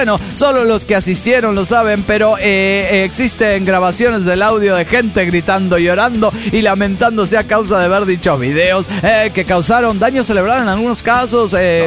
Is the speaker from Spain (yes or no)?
no; Cancún, Quintana Roo, Mexico; de Cancún, Quintana Roo.